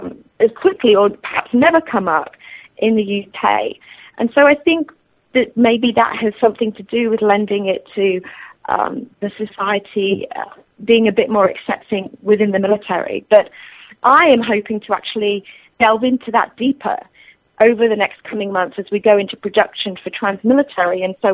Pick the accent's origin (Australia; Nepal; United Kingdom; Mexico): United Kingdom; moved away as an adult; now in United States; I actually have not lived in the UK since 1998. I know that my accent is still pretty strong, and so I've lived most of my adult life and career here in the United States, so my culture has become Americanized.